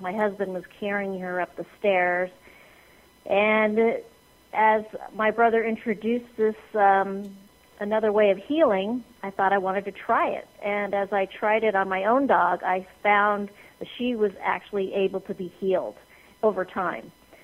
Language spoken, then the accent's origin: English; Seattle, Washington, United States; I grew up in Seattle.